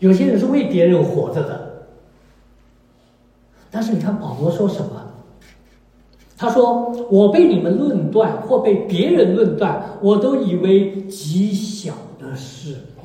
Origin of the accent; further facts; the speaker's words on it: China; 我们这一代人在中国是在辩论中长大的，比我们年轻的人不懂了。